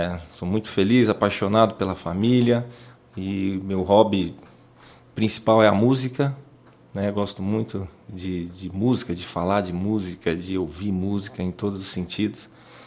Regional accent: São Paulo, Brazil; Hoje eu não moro na Zona Norte, mas fui nascido e criado na Zona Norte, na região de Santana, né? Morei no Tremembé

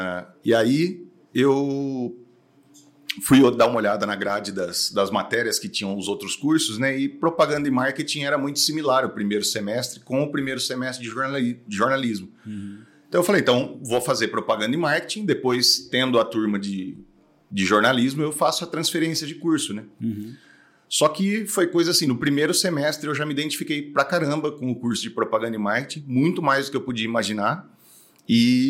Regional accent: Porto Ferreira, São Paulo, Brazil; eu nasci e fui criado em Porto Ferreira.

